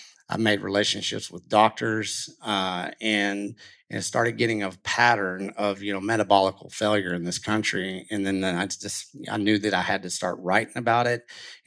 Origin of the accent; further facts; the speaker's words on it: Texas, United States; Well, I grew up in West Texas, and I grew up doing a lot of different things, cowboying, definitely doing combines, tractors. And, you know, we did that type of hick West Texas life.